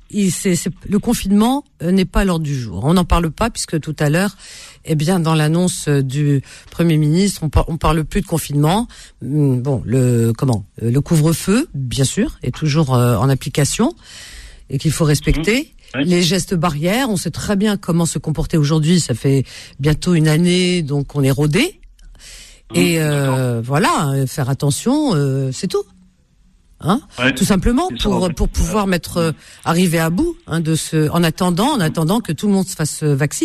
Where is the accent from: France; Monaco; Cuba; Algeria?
Algeria; Cherchell, Tipaza Province; born there; Je suis né à Cherchel.